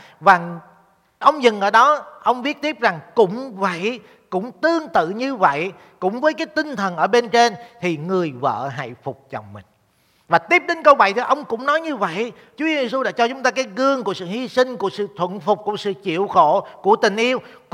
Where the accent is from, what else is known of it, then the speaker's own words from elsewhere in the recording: Ho Chi Minh City, Vietnam; Mà tôi là tại vì tôi đẻ ra trong Sài Gòn, tôi mang cái tính cách của người Sài Gòn.